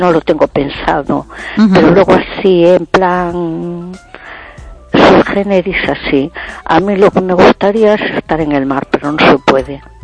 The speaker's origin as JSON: {"language": "Spanish", "town": "A Coruña", "region": "Galicia", "country": "Spain", "said": "de Coruña."}